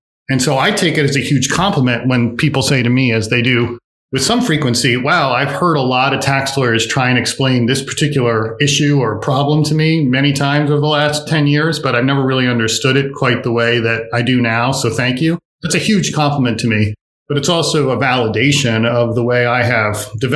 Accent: New Jersey, United States; Every single summer in college, I lived at home. I grew up near Princeton, and I worked as a tour guide in the tour office at Princeton

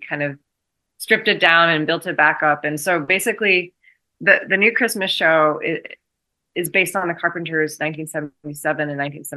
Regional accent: Rutland, Vermont, United States; also born or lived in Burlington; now in Las Vegas, United States; I lived in Burlington for like 13 years before I moved out to Vegas, but I'm originally from Rutland, Vermont, about an hour and a half south.

